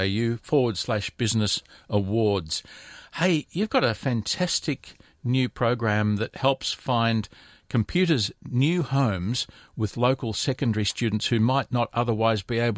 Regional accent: Noble Park, Victoria, Australia; also born or lived in Gippsland; No. I was born in Gippsland and raised in Noble Park.

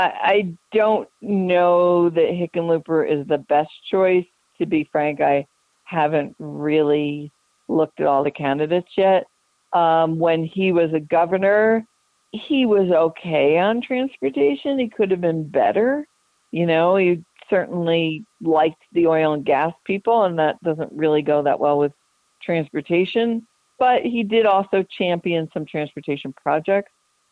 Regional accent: Philadelphia, Pennsylvania, United States; I mean, I'm from Philadelphia. I spend a lot of time in New York because my brother lives there.

